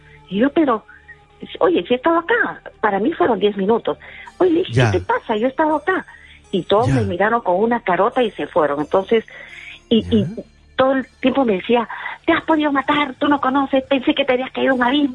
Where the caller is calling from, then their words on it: Santiago de Surco, Lima, Peru; del Surco.